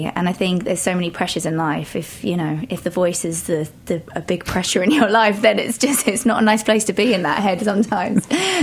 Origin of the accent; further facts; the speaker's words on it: West Midlands, United Kingdom; Shropshire. So it's kind of on the border of the Midlands and Wales. In your typical kind of rolling hills, a little black and white cottage with a stream and a waterfall.